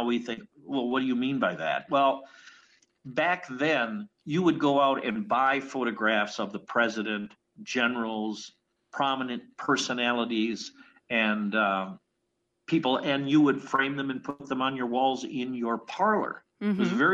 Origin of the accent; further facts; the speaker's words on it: Racine, Wisconsin, United States; Oh, I love Alexander Hessler only because he's buried in my hometown. That's I love that reason, but not that alone. Alexander Hessler came to Racine early on.